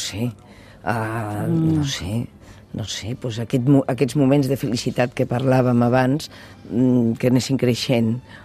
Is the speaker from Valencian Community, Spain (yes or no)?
yes; Valencia, Valencian Community, Spain; jo des de petita vaig néixer a València al si d'una família d'alta burgesia